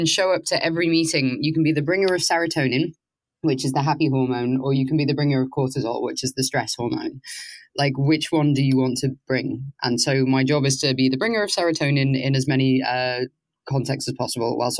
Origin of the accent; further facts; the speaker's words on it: Liverpool, North West England, United Kingdom; I grew up in Liverpool. I grew up near Liverpool